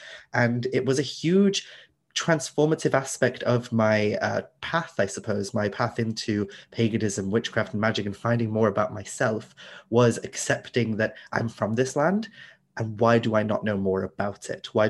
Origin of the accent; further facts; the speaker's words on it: Wales, United Kingdom; growing up in Wales